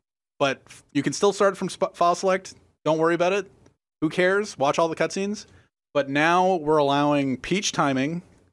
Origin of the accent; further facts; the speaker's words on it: Canada; even though I'm Canadian.